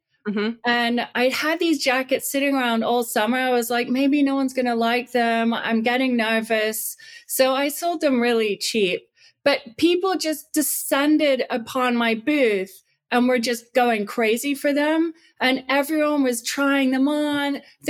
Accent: Canada; I grew up in Canada, completely off the grid with no running water or electricity.

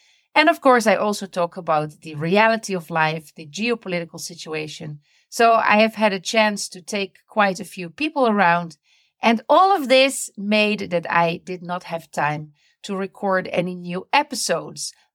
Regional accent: Netherlands; now in Palestine; I live in Palestine with my Palestinian husband and children. I'm originally from the Netherlands.

